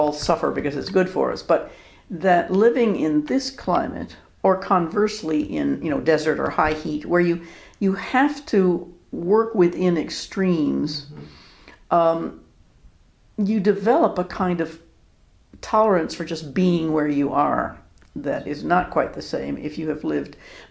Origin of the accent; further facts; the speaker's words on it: New York, United States; I grew up in New York State, so it was not all that different, but still.